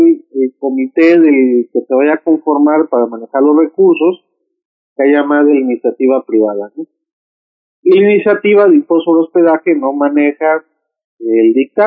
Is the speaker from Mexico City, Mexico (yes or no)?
no; Veracruz, Mexico; Somos los de Veracruz, ¿no? Somos así, con la fama de medio mal hablados, ¿no?